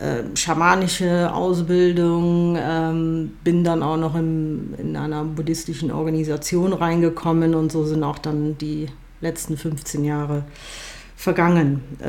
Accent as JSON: {"language": "German", "town": "Cologne", "region": "North Rhine-Westphalia", "country": "Germany", "tie": "born or raised there", "moved": "yes", "lives_now": "Madrid, Spain", "said": "Ich bin gebürtige Kölnerin, aufgewachsen in einer italienischen Familie und 2005 bin ich dann nach Madrid gezogen."}